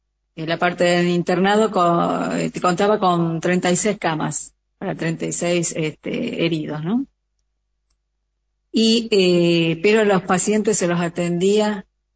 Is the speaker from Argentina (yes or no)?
yes; Córdoba, Argentina; porque yo soy de Córdoba